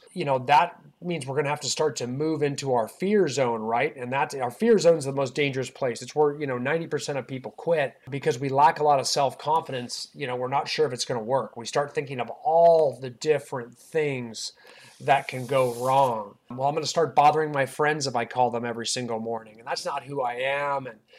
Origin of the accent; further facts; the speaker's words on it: California, United States; I mean, I'm from California, and this might be a California example, but you'll get the gist.